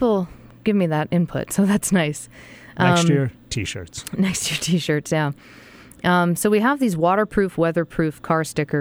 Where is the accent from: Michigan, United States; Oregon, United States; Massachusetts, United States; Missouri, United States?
Massachusetts, United States; from Southampton, England to Plymouth, Mass., my home state